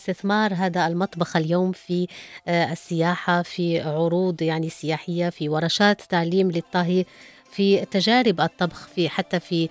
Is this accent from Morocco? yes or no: yes; Morocco; لا نعجز كمغاربة على أخذ ثقافتنا وتراثنا وكل تقاليدنا معنا في أي بلد كان، وهذا هو الجميل في هذه الثقافة المغربية.